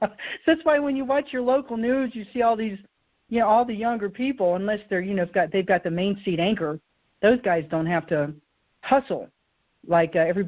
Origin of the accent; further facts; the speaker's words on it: the South, United States; Listen, I'm from the South, and when you go down there, you just remember